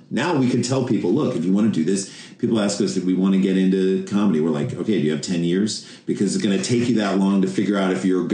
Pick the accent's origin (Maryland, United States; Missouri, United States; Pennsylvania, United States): Missouri, United States; St. Louis; now in New York, United States; So we grew up in St. Louis, Missouri, which is like Midwest.